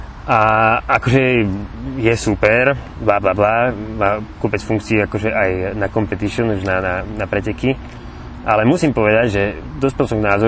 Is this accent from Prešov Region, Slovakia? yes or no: no; Čierny Balog, Banská Bystrica Region, Slovakia; pochádzam z Čierneho Balogu, to je toto dedinka pri Brezne